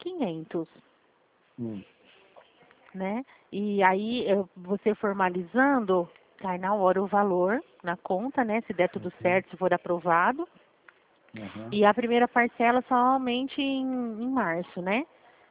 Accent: Flora Rica, São Paulo, Brazil; E eu sou de Flora Rica.

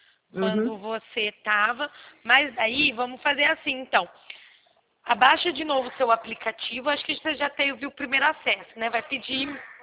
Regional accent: Araçatuba, São Paulo, Brazil; Eu sou aqui de Araçatuba.

